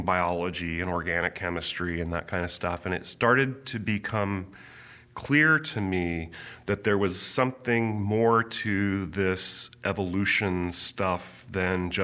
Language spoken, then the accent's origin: English; Fort Worth, Texas, United States; I grew up in Fort Worth, Texas. Southern Baptist family. We were strong in the church.